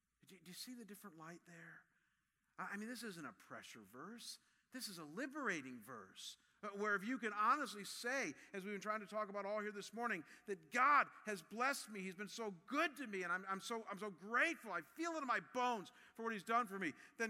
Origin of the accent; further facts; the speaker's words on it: Cleveland, Ohio, United States; And so, I come from Cleveland. They're not doing that in Cleveland. And I'm telling you, I love my home, but people weren't like that.